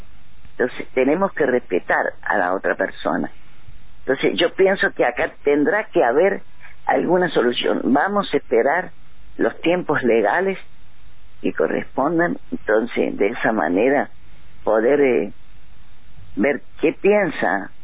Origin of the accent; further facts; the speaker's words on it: San Luis, Argentina; somos gente de San Luis, nacimos en San Luis, vivimos en San Luis